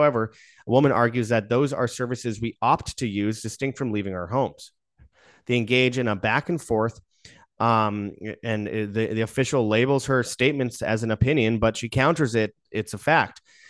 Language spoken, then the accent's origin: English; Winnipeg, Manitoba, Canada; I am Canadian. I'm from Winnipeg.